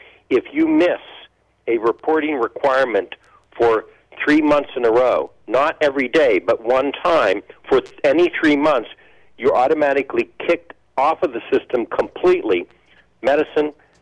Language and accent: English; Ohio, United States; And I brought this story up also, not just because of my home state of Ohio, which is now asking to be able to do this.